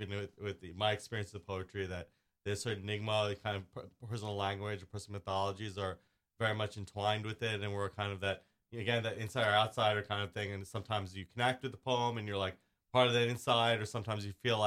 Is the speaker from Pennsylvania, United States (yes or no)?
no; Staten Island, New York, United States; I knew I grew up in Staten Island, which, you know, being Indian American, you know, mm-hmm. is kind of alienating, especially in that time period, you know, in the 80s and 90s and such.